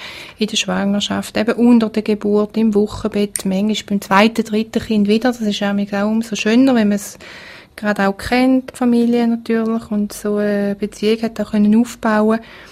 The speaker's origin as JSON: {"language": "German", "country": "Switzerland", "said": "Und bei uns in der Schweiz gibt es auch immer wieder andere wichtige Sachen"}